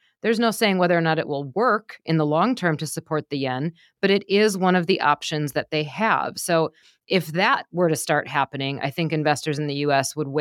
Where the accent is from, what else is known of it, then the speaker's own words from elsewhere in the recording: Midwest, United States; I mean, I'm from the Midwest, you know, I'm no stranger to a tractor.